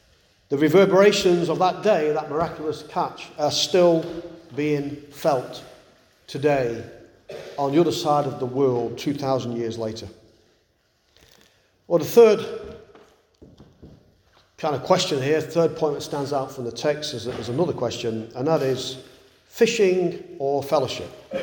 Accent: England, United Kingdom; Now, in my day, growing up in England, it was even easier.

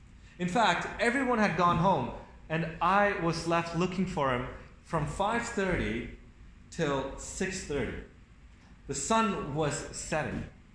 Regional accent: India; born there; as many of you know, I was born in India.

